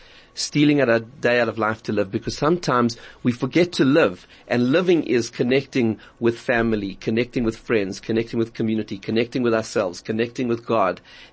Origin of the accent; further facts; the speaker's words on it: South Africa; You know, from our South African Jewish community, and I think as South African Jews, we can take real pride